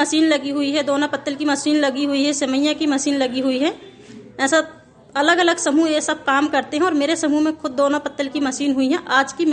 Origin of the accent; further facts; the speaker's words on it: Banka, Bihar, India; और मैं बांका नागनपुर से हूँ।